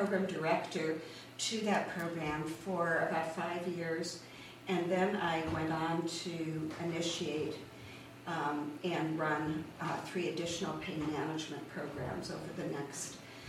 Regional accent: San Francisco, California, United States; now in Rochester, United States; First of all, I'm from San Francisco, but my home is on Chalet Hill. Nice. I've been in the village for about a year and a half.

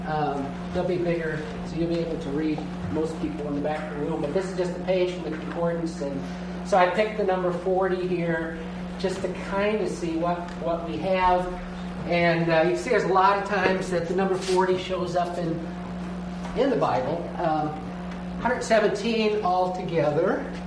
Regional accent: Waverly, Iowa, United States; from Waverly, Iowa, and I teach at Wartburg College and have been there for a few years.

